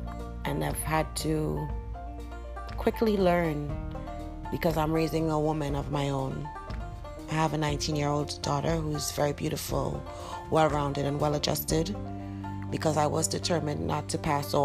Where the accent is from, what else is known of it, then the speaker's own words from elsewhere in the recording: Trinidad & Tobago; moved away as an adult; now in United States; I'm originally from Trinidad, and that is in the West Indies. I came to America when I was 23 years old with my 5-year-old daughter, and I've been here for the past 14 years. I grew up in the West Indies, in the Caribbean